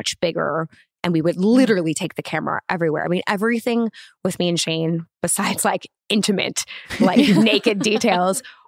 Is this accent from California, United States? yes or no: yes; Los Angeles, California, United States; Yeah, in the Valley.